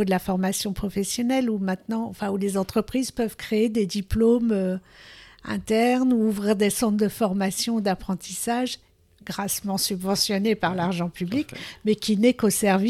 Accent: Auvergne-Rhône-Alpes, France; Moi, je viens de la Drôme, donc tout ce qui est compote, confiture, où il y a énormément d'emplois très mal payés

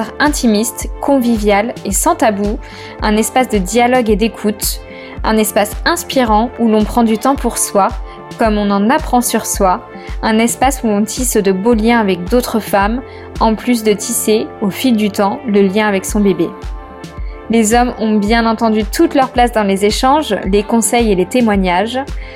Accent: Dijon, Bourgogne-Franche-Comté, France; now in Nice, France; Nous sommes originaires de Dijon, mais nous vivons actuellement à Nice.

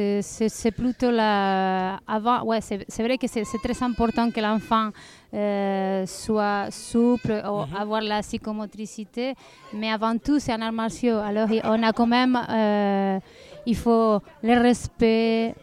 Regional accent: Spain; now in Geneva, Switzerland; Je suis espagnole, alors avant je le faisais en Espagne et ça fait déjà 6 ans que je suis ici à Genève

